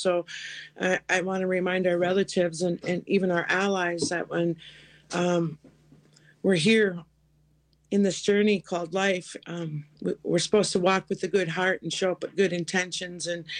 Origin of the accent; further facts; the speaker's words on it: Leech Lake Reservation, Minnesota, United States; I'm from the Leech Lake Reservation in northern Minnesota